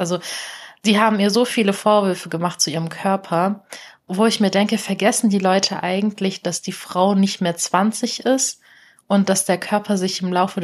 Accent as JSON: {"language": "German", "country": "Turkey", "said": "weil ich bin ja Türkin."}